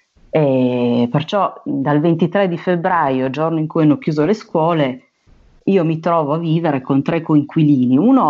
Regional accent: Piedmont, Italy; sono del Basso Piemonte, sono nata in provincia di Asti, ma poi mi sono trasferita all'estero, cioè in provincia di Cuneo.

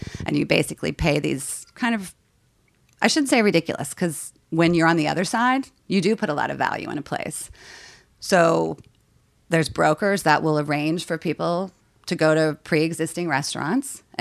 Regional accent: Virginia, United States; Yeah, I'm from Virginia, kind of. My dad was in the military. We lived a bunch of places.

